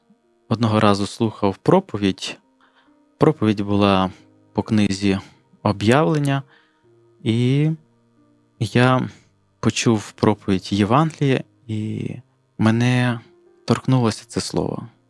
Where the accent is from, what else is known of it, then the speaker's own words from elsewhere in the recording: Kyiv, Ukraine; born there; Я народився в місті Києві.